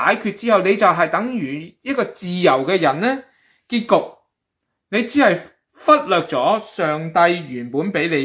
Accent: China; 比如我哋中国人，我哋今日做信耶稣，我哋一个非犹太人嘅族

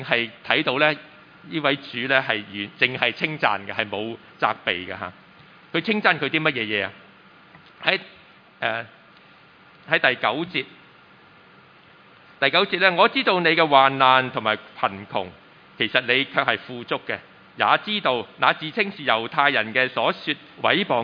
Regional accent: Pingzhou, Guangdong, China; 其實咧我喺平洲長大係咪？咁誒出世然之後長大，

